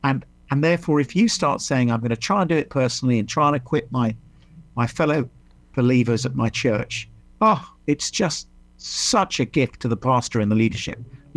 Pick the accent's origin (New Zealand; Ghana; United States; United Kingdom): United Kingdom; England; really middle-class English arrogant thing to say, this is why in Hollywood the worst villains have my accent.